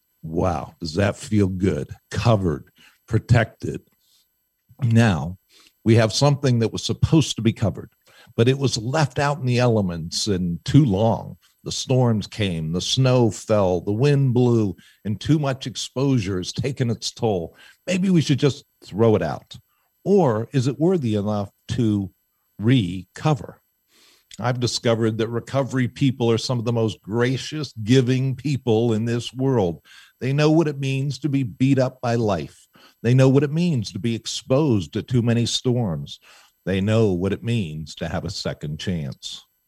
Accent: Pittsburgh, Pennsylvania, United States; And I'm from Pittsburgh, so that means something got to get really hot, right?

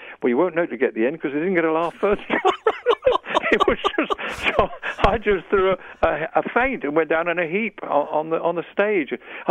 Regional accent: London, United Kingdom; born there; accent: Cockney; I was born in the East End of London. I'm a Cockney.

